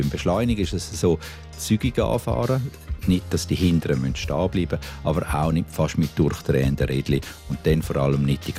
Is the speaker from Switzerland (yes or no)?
yes; Switzerland; Bei uns in der Schweiz ist das vielleicht weniger